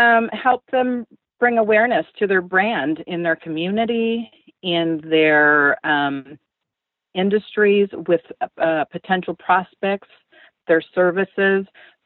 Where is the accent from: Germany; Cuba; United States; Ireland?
Cuba; We come from Cuba. So in Cuba, there's no nursing homes.